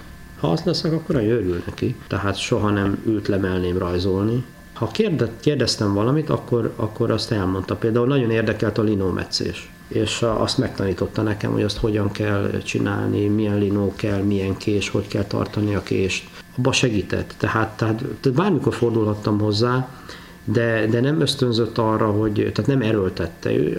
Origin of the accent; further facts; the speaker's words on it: Debrecen, Hajdú-Bihar, Hungary; moved away as an adult; ha megkérdezik ma is, hogy én hova valósi vagyok, én azt mondtam, hogy én debreceni vagyok, bár 84 vége óta, miután elvittek katonának, maximum nyári szünetekben voltam hosszabb ideig ott.